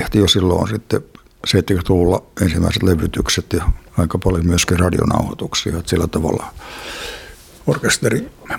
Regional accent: Kaustinen, Central Ostrobothnia, Finland; born there; moved away as an adult; also born or lived in Helsinki; now in Kokkola, Finland; Mä olen syntynyt Kaustisella, mutta 64 lähdin opiskelemaan Helsinkiin. 72 muutin Kokkolaan.

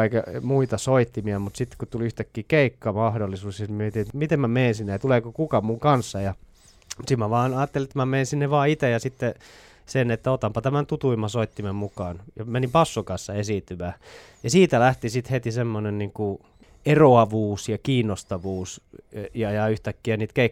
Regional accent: Vaasa, Ostrobothnia, Finland; no täältä Vaasastahan mä kotosin

